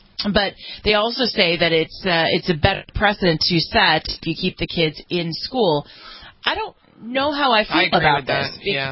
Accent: California, United States; California is my home state.

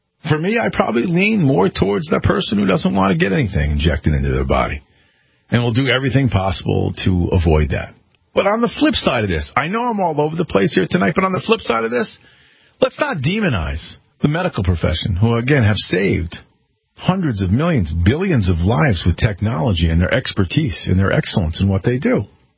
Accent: Connecticut, United States; the suits in Washington or here in my home state of Hartford, what they tell me.

